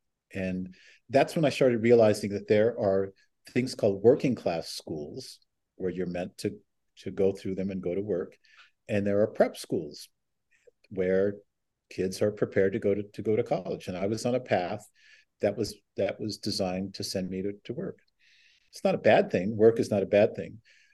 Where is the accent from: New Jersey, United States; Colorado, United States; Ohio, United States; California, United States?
California, United States; Lompoc; can do at Lompoc High School. So lo and behold, a coach from Gonzaga University came to visit me in my hometown because he heard I was pretty good.